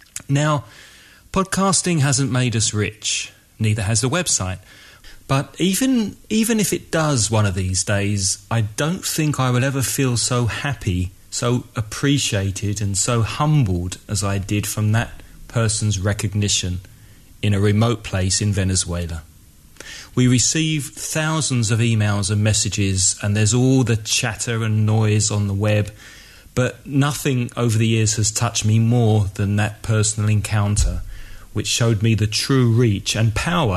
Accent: England, United Kingdom; now in Valencia, Spain; I'm English. But I live in Valencia, Spain, with my wife.

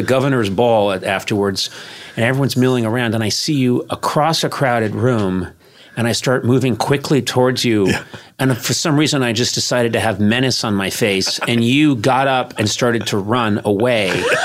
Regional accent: Boston, Massachusetts, United States; I grew up in Boston.

